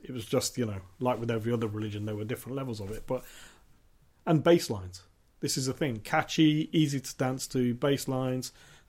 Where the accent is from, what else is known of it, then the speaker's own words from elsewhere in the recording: Leicester, East Midlands, United Kingdom; I grew up in Highfields, North Evington, sort of inner city Leicester.